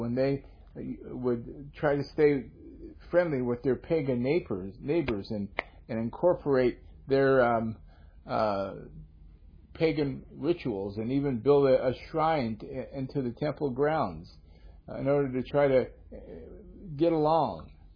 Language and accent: English; United States; Now, I'm not putting down being an American. I just said to you, I am happy to be an American.